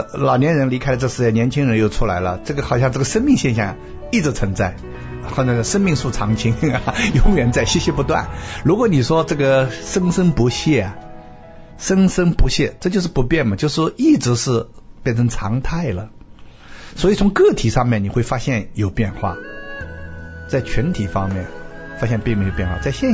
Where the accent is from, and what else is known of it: China